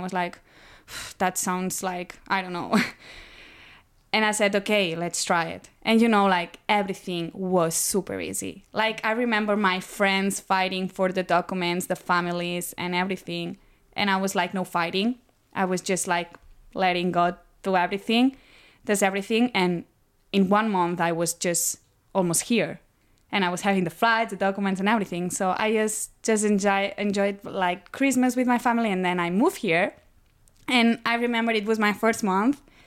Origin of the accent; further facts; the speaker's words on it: Spain; English is a second language; moved away as an adult; I'm from Spain, so I was living there like since, I don't know, 8 months ago.